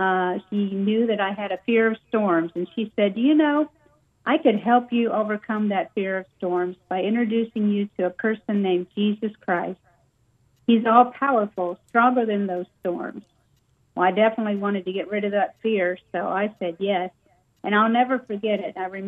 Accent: Evansville, Indiana, United States; I grew up in a town in Southern Indiana called Evansville, Indiana, right on the border of Kentucky.

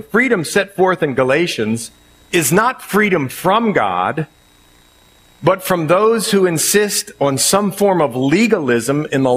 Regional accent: United States; We grew up in the United States and all that sort of thing, and freedom and liberty.

